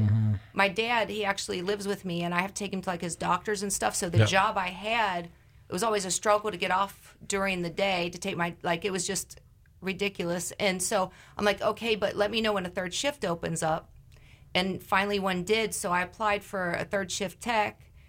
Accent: Kentucky, United States; I'm from Northern Kentucky, right by Cincinnati, and I prayed for years to live where it was warm all the time.

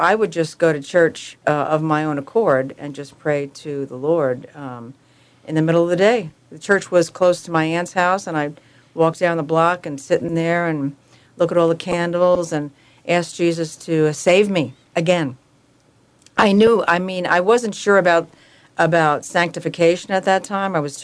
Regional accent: Bronx, New York, United States; I was born and raised in the Bronx.

